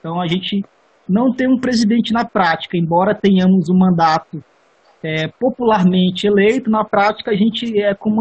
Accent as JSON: {"language": "Portuguese", "town": "São Luís", "region": "Maranhão", "country": "Brazil", "said": "Eu sou formado em Química pela UFMA, também sou daqui de São Luís, né?"}